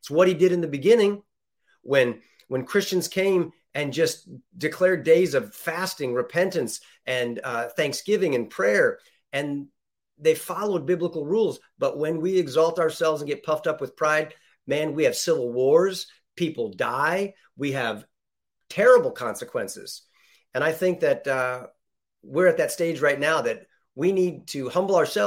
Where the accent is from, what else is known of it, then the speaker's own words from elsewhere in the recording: United States; I'm thankful that I'm an American.